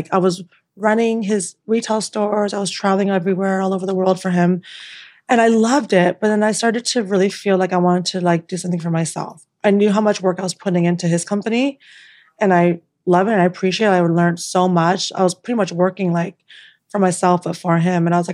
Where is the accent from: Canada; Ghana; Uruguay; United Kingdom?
Canada; Toronto, Ontario; now in Los Angeles, United States; So I'm from Toronto. Originally